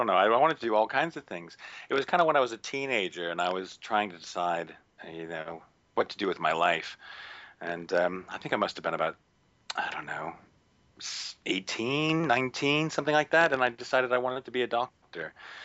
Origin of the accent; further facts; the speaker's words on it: United States; moved away as an adult; now in United Kingdom; I grew up in the States. I did all my training in the States. But I met a lovely British lass, and, we moved over to the UK in 1999 after I finished grad school